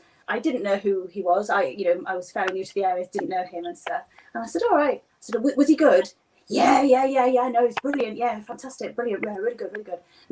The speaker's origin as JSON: {"language": "English", "town": "Hull", "region": "Yorkshire and the Humber", "country": "United Kingdom", "said": "And then I'm from Hull originally, and there's magic clubs all around the UK."}